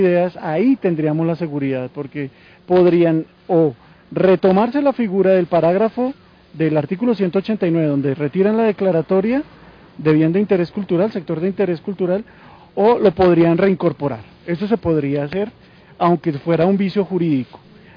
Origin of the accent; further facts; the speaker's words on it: Paulo VI, Bogotá, Colombia; yo viví desde el año 70 hasta el año 86 aquí en Paulo VI. Yo soy niño de Paulo VI